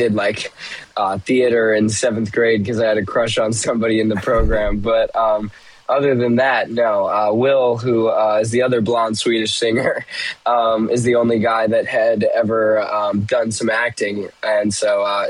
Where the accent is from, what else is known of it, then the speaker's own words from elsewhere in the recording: Lake Villa, Illinois, United States; Lake Villa, Illinois. It's about 45 minutes north of the city of Chicago.